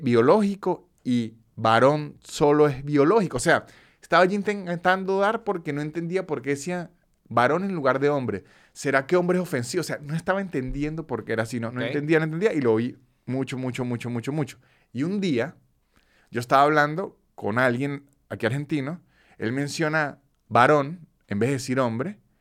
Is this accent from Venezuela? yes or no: yes; San Cristóbal, Táchira, Venezuela; Es porque en Venezuela, al menos en San Cristóbal, de donde soy yo